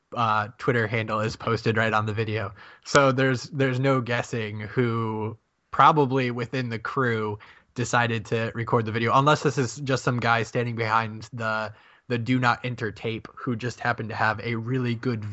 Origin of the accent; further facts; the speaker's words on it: United States; But you know what? We're from the States.